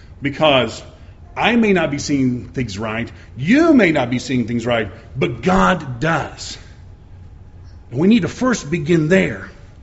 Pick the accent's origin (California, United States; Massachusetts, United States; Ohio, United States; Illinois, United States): Illinois, United States; I'm from the North. I'm from Illinois.